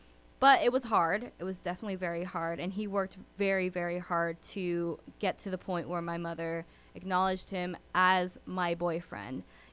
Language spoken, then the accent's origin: English; United States; born there; In fact, I'm Vietnamese American, I should say. I was born here, so I was born a citizen, and both of my parents actually immigrated from Vietnam during the Vietnam War.